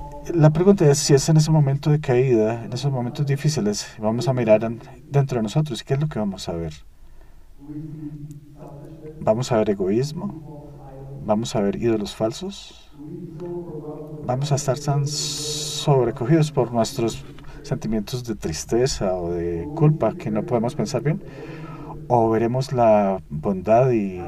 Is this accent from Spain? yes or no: no; Texas, United States; yo soy de Texas